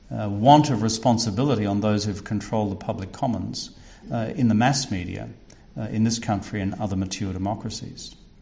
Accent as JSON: {"language": "English", "country": "Australia", "said": "My observation as an Australian"}